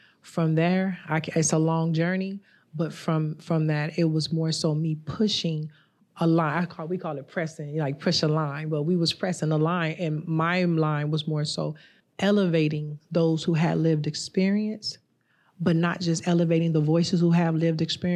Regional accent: Los Angeles, California, United States; I'm from Los Angeles. And in 1994 and 1995, we did not know a lot about the cycles of violence.

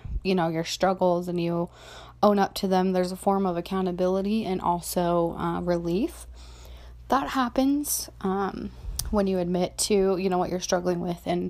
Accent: Utah, United States; I am only 23, and if you're from Utah, which I am born and raised in Utah, that's kind of, I guess, the normal age for being a mom.

